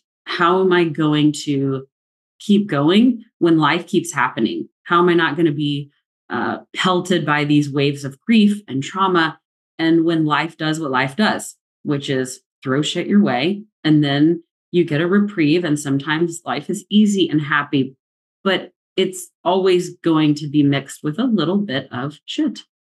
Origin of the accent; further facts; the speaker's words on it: Midland, Texas, United States; now in Austin, United States; I moved here when I was 17, but I grew up in Midland, Texas, and then moved here in the middle of my junior year in high school because of my dad's job.